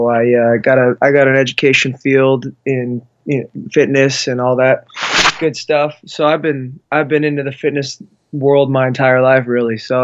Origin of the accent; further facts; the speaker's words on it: Snoqualmie, Washington, United States; Yeah, no, I'm actually born and raised here, in Snoqualmie, Washington, right about 30 minutes east of Seattle. Yeah, pretty much born and raised out here.